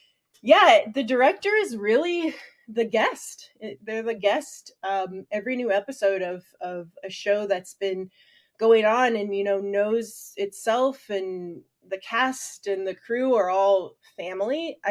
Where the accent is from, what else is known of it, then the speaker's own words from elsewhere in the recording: Tennessee, United States; I grew up in Tennessee in a pretty small town, and, you know, the representation I saw wasn't super huge or diverse, and I was a Mexican-American queer kid